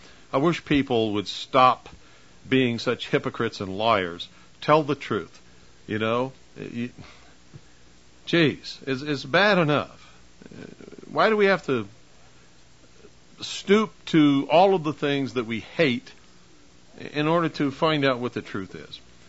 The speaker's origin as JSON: {"language": "English", "country": "United States", "said": "I'm not a communist. I don't know about you. I'm an American."}